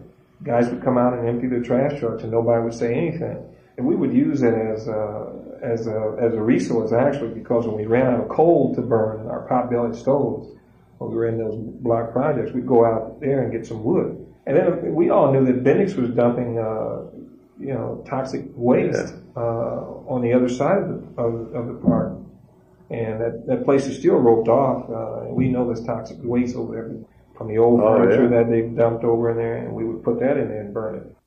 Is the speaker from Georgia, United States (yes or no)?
no; South Bend, Indiana, United States; I was born in South Bend, 1950, raised in an area that's called LaSalle Park, out at Beck's Lake.